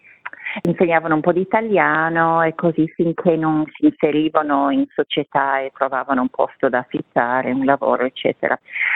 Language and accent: Italian; Istria County, Croatia; accent: Istrian / Polesan dialect; now in Melbourne, Australia; chiacchierando con lei al telefono in dialetto, nel nostro dialetto istrian o polesan